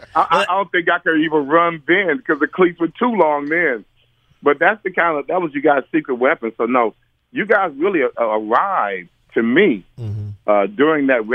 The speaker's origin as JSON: {"language": "English", "town": "Dallas", "region": "Texas", "country": "United States", "tie": "born or raised there", "said": "I was born in Dallas."}